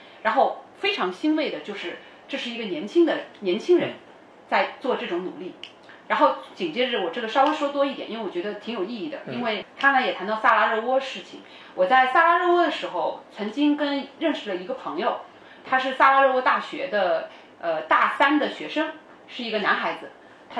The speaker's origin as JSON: {"language": "Chinese", "country": "China", "said": "所以我们都中国人可能很陌生这个东西"}